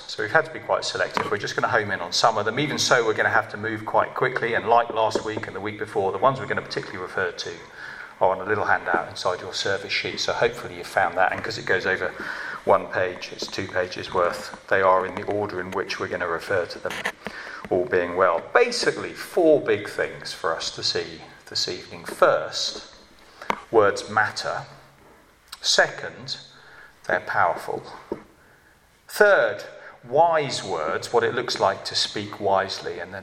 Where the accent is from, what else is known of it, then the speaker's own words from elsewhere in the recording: United Kingdom; We are British, or most of us are British. Apologies if you are an American. We love Americans. Some of our best friends are Americans, but here in this country we speak quite a bit less.